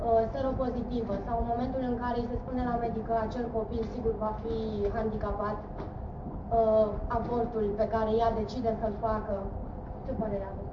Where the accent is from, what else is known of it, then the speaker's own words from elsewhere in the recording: Târgoviște, Dâmbovița, Romania; Un caz eu sunt din Târgoviște și un caz l-am avut chiar la mine în loc.